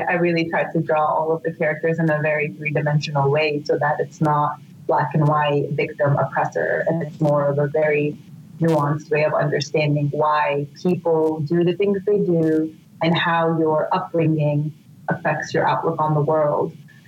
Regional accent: Brooklyn, New York, United States; I was raised in Brooklyn in a very strict, family.

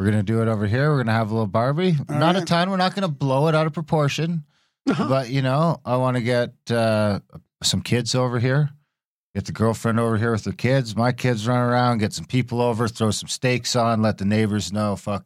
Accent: Ontario, Canada; I'm from Ontario, so I wouldn't call it a lake.

